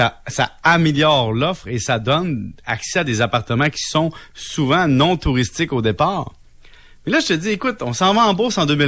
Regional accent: Salaberry-de-Valleyfield, Quebec, Canada; Tu sais, moi, je viens de Salaberry de Valleyfield.

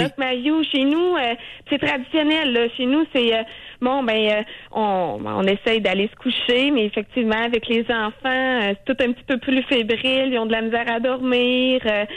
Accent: Quebec City, Quebec, Canada; Moi, je viens de Québec. Écoutez, puis j'ai 33 ans.

